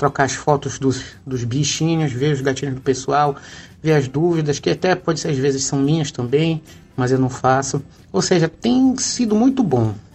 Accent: Belém, Pará, Brazil; Sou aqui de Belém do Pará

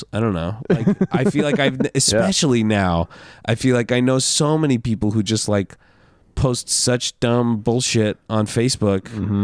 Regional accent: Seattle, Washington, United States; so I grew up in Seattle, and I think that's a big part of why that's a piece of my overall non-religious upbringing

